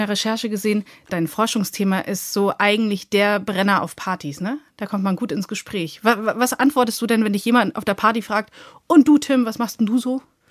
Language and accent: German; Kiel, Schleswig-Holstein, Germany; So, pass mal auf, wir kommen ja beide aus Kiel.